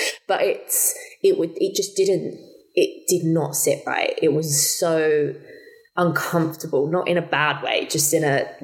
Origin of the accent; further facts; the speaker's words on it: London, United Kingdom; because I'm from Southeast London.